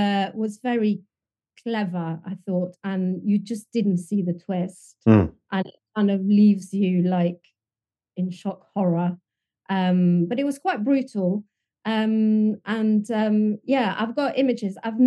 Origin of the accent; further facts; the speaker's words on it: France; English is a second language; But I was in France. I was brought up in France.